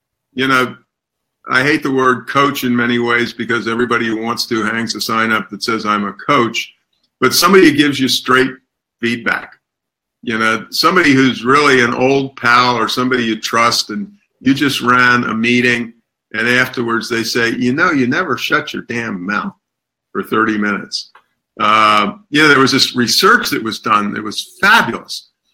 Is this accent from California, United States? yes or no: no; Annapolis, Maryland, United States; I grew up in Annapolis, Maryland, and in days when Annapolis was in the deep south